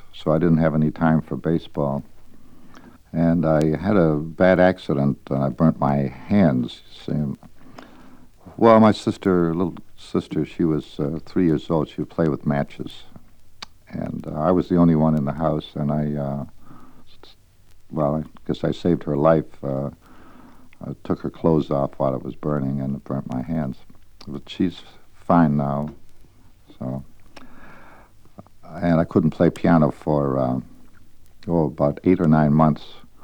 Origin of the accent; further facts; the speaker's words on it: Canada; born there; I was born in Canada. Our family was not a musical family, but they were a cultural family.